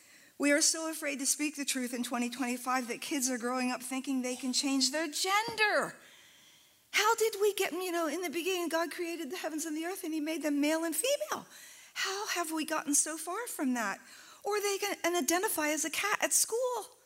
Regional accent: East Coast, United States; I'm from the East Coast.

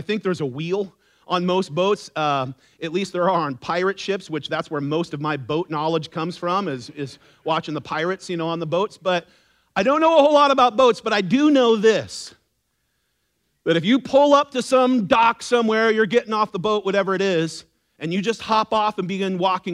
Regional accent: California, United States; I grew up more in Orange County and LA, and when I was a little kid, my mom would always take us to Huntington Beach

